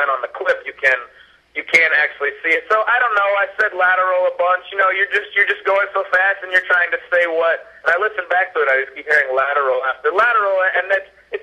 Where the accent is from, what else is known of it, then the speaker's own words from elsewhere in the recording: Jackson, Mississippi, United States; I'm from Jackson, Mississippi, and actually grew up about 10 seconds down the street from Millsaps, literally.